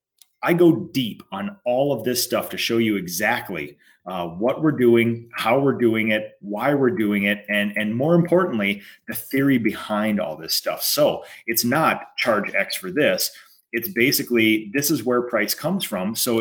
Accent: Eden Prairie, Minnesota, United States; I'm from Eden Prairie.

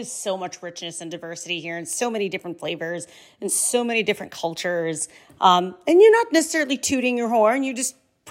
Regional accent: Youngstown, Ohio, United States; And so while you're from Western Pennsylvania and I'm from Northeastern Ohio, we are bordering communities very similar throughout the Rust Belt.

